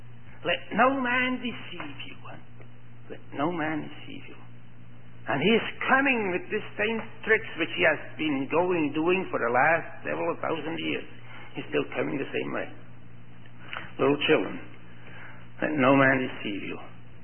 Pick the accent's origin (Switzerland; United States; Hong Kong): Switzerland; I came originally from Switzerland. It's the land of the many banks.